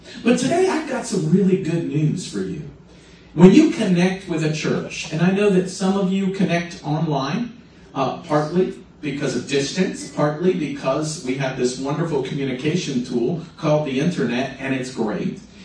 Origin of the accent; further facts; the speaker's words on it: United States; born there; Well, I was born in America. I guess I'm Christian.